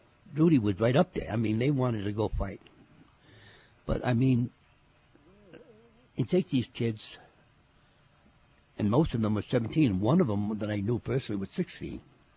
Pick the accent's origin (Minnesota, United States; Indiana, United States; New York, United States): New York, United States; Bronx; And I'm from the Bronx, New York. I think you could tell by my voice.